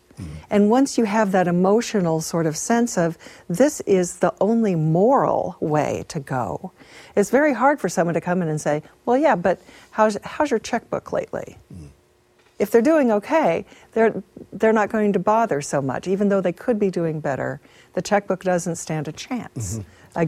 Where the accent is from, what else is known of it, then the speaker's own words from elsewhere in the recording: Kansas, United States; I've read the book. I grew up in Kansas.